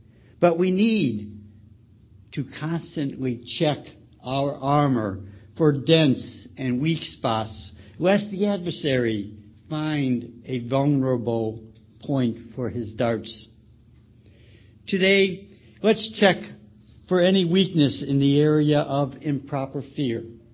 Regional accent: Chicago, Illinois, United States; I'll beat Brother Joe out, since we're both from Chicago, to bring you the love and greetings of your brethren in Chicago

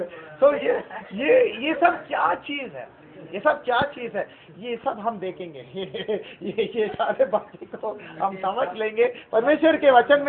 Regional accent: Goa, India; मेरा गांव है गोवा

